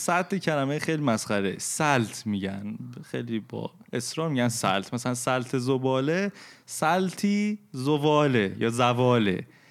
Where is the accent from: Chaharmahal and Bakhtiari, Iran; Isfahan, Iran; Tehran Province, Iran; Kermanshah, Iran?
Isfahan, Iran; اونا گفتن ای شما مثلا ما رو اصفهانی دا اینا، گفتیم بله.